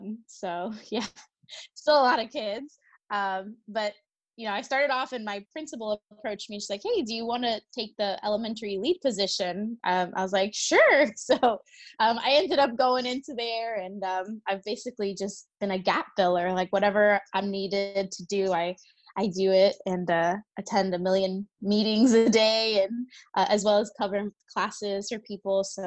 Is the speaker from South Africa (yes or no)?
no; Miami, Florida, United States; I live in St. Pete, Florida, and it's always beautiful and sunny here, which I love also, but I'm originally from Miami, Florida.